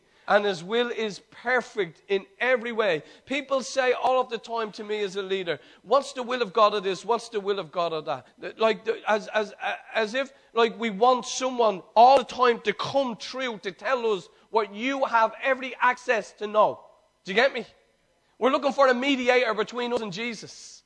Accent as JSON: {"language": "English", "country": "United States", "tie": "born or raised there", "said": "when I grew up in Dalton's Barn, whether it was spoken or not"}